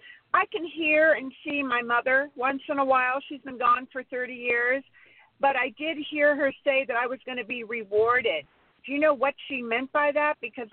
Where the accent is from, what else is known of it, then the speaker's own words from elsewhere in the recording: California, United States; I'm from California.